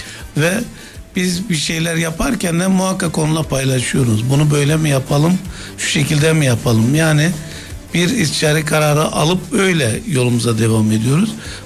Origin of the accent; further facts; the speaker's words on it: Adana, Turkey; biz Adanalıyız tabii bizde böyle bir de jargon vardır biz Adanalıyız Allah'ın adamıyız falan diye böyle hani bir de maço kültürü de bizde güçlüdür